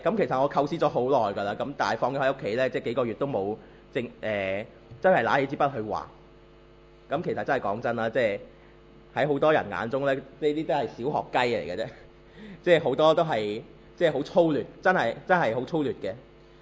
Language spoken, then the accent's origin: Cantonese; China; 我哋中国人咧成日都话咧